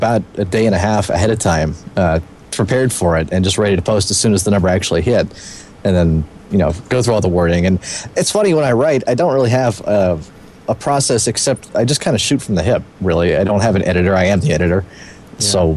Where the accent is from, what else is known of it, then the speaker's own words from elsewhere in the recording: Waco, Texas, United States; Waco, Texas. Funny enough.